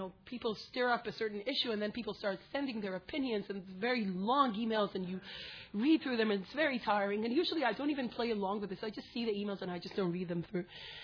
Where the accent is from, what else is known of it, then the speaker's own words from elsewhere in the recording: Akiva, Israel; English is a second language; when I was growing up in Akiva